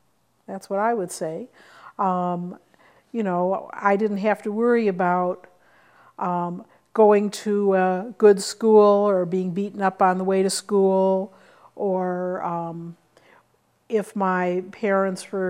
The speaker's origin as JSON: {"language": "English", "town": "Milwaukee", "region": "Wisconsin", "country": "United States", "tie": "born or raised there", "said": "So, well, I was born in Milwaukee."}